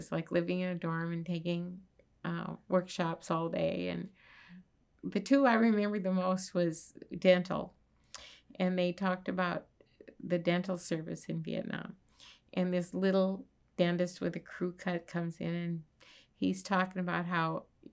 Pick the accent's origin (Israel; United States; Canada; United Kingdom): United States; Sioux Falls, South Dakota; also born or lived in Minnesota; Well, I grew up in Sioux Falls, South Dakota.